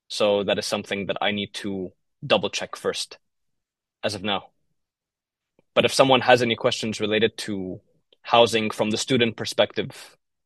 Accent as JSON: {"language": "English", "country": "Egypt", "said": "I mean, I'm from Egypt, so it's very quite on the opposite side"}